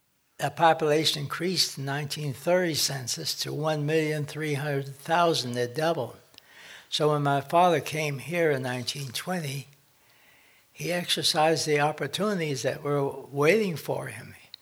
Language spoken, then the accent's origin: English; Central Village, Connecticut, United States; also born or lived in Brooklyn, New York; Well, I was 3 years old when we came from Brooklyn, New York, to Central Village.